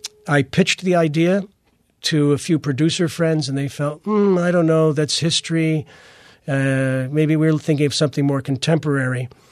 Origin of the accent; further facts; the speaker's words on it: Connecticut, United States; And growing up in Connecticut, I grew up in a fairly rural area.